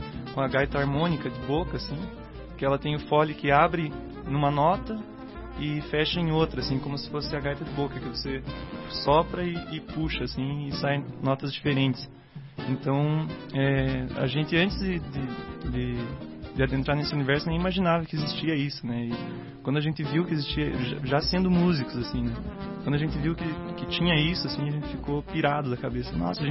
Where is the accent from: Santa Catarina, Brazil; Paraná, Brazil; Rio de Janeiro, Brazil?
Paraná, Brazil; Guarapuava; eu sou de Guarapuava, que é uma cidade interior do Paraná aqui.